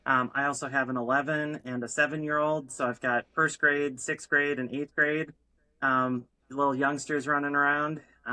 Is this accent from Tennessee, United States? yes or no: no; Green Bay, Wisconsin, United States; also born or lived in Milwaukee; Seriously, though, I was born in Milwaukee. I moved to Green Bay when I was four. I grew up on the west side of Green Bay.